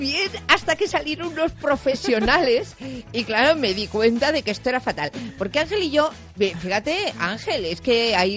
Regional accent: Bilbao, Basque Country, Spain; now in Madrid, Spain; Claro, yo soy de Bilbao. Es verdad que soy madrileña, porque yo me siento muy madrileña

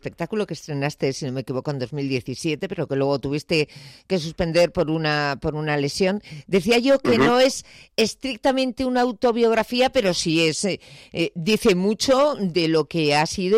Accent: Spain; un poquito de vergüenza como española

